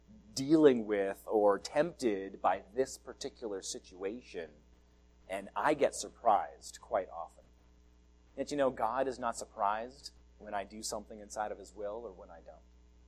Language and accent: English; Canada; now in United States; He knew I needed to start my life as a Canadian, and he knew eventually he wanted me to be American.